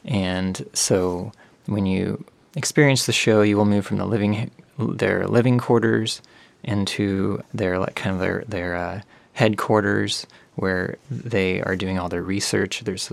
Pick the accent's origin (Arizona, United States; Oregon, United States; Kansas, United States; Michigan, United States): Kansas, United States; also born or lived in Oklahoma, United States; So I'm raised in Kansas. I was born in Oklahoma, but my family moved here when I was five. So I grew up in a small town and graduated from the University of Kansas in 2005, but have always kind of been in this area.